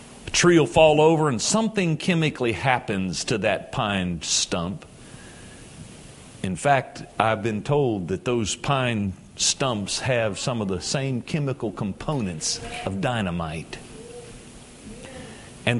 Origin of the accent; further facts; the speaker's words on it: Cincinnati, Ohio, United States; I was born and raised in Cincinnati all my life but one year till I moved to Mount Iba to pastor.